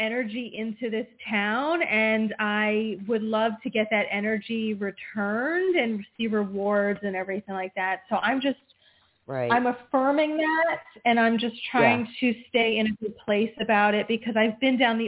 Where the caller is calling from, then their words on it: New Jersey, United States; from New Jersey.